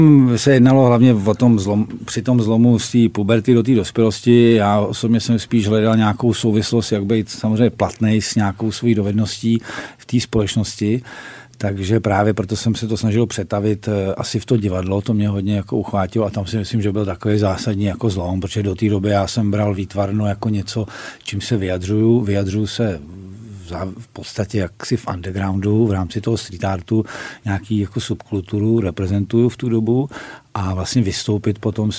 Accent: Prague, Czechia; Já jsem vyrůstal na Jižním městě. Narodil jsem se teda na Vinohradech, ale po roce mýho života, kdy jsme bydleli blízko Staroměstského náměstí, jsme se přestěhovali jako rodina tehda za hlubokého komunismu na Jižní město, který se čerstvě stavilo.

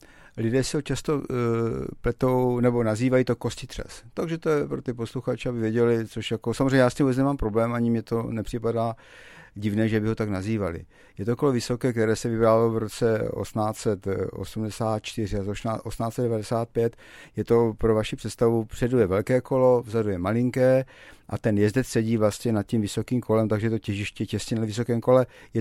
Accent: Moravia, Czechia; also born or lived in Příbram; jsem se narodil v Příbrami, ale maminka pocházela z vesy nad Moravou, to znamená, že je to rodila Moravačka, takže v 10 letech jsme se vrátili zpátky s celou rodinou na Moravu.

